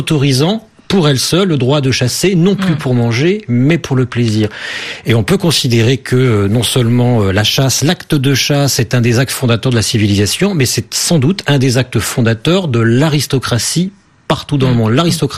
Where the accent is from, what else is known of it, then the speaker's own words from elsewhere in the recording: Hauts-de-France, France; Même chez moi dans le Nord, mes arrière-grands-pères allaient chasser.